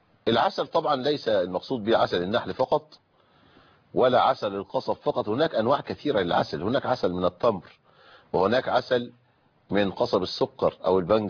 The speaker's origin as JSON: {"language": "Arabic", "country": "Egypt", "said": "عندنا في مصر"}